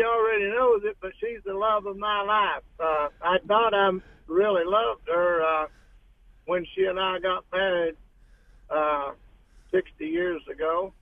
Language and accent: English; Malta, Ohio, United States; Well, I'm great. I'm on the way home. I'm from Malta, Ohio.